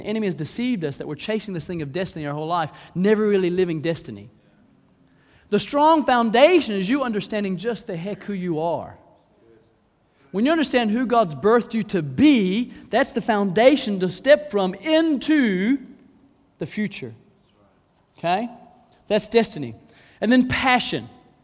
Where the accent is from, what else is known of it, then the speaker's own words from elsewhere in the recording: Southern United States, United States; I'm from the South in the U.S. That's originally where I'm from.